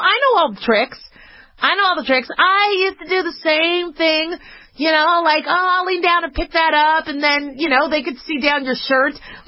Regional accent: Las Vegas, Nevada, United States; growing up in Las Vegas, you had this place called, I think it was called the Shark Tank

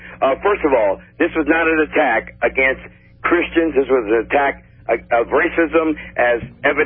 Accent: Wichita, Kansas, United States; After all, I'm from Wichita, and I'm from that era.

